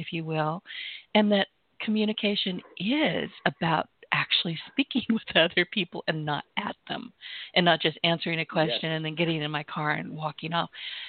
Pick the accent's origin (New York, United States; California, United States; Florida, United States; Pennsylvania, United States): California, United States; I moved from California, which is exactly what I was. I was a California. I was born and raised there.